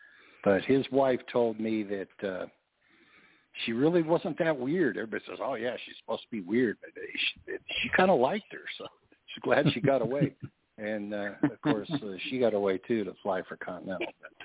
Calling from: Houston, Texas, United States; Hey, this is … Houston, Texas.

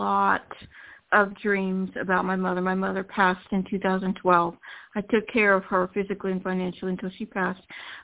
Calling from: Florida, United States; from Florida.

